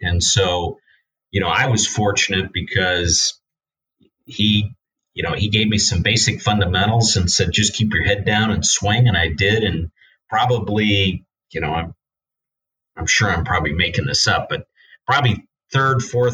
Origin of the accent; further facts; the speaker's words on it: Champaign, Illinois, United States; I grew up in Champaign, Illinois, and I'll never forget.